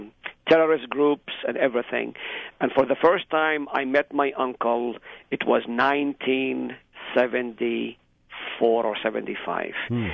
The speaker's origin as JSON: {"language": "English", "country": "Israel", "tie": "born or raised there", "said": "I grew up in Israel proper."}